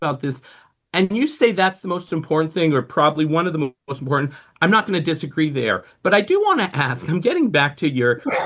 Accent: Canada; And being Canadian and devoting my life to hockey

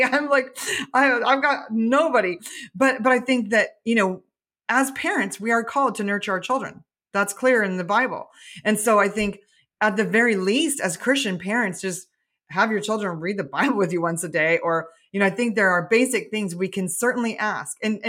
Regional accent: United States; You know, we are American citizens, so we have the protection of our government.

